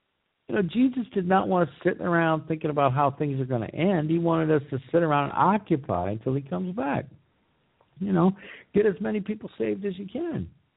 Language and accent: English; United States; So my point of this is that I think as American citizens, we really need to stand up.